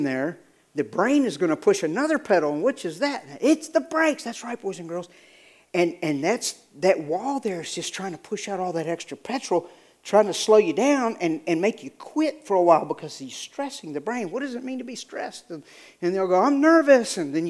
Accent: the South, United States; I don't, because I'm from the South.

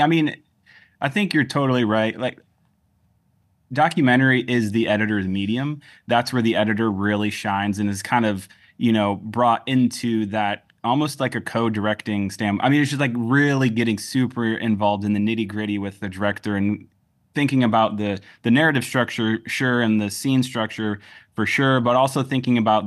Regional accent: Michigan, United States; I grew up in Michigan, in rural Michigan, and so there's a lot of lakes

